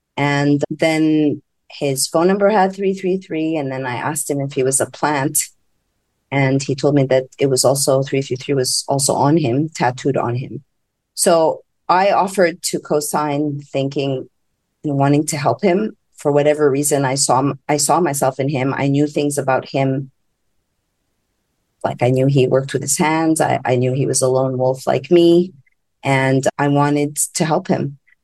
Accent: Montreal, Quebec, Canada; first language fr; English is a second language; French is my first language, I'm like, was a chubby nerd from Montreal, Canada.

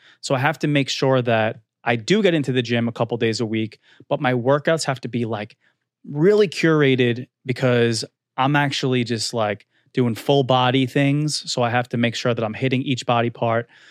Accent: Staten Island, New York, United States; I'm from Staten Island, you know? We do that.

